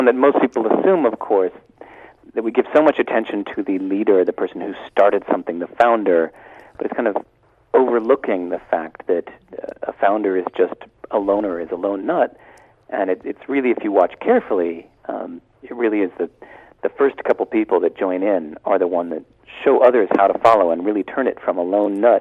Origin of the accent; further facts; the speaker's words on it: California, United States; Really, I'm an American, as you can maybe tell from the accent. Grew up in California, and I really wanted to be a famous musician